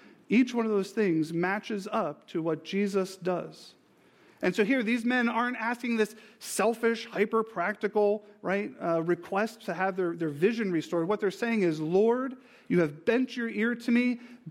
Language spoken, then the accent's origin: English; New Jersey, United States; because we're all skeptics from New Jersey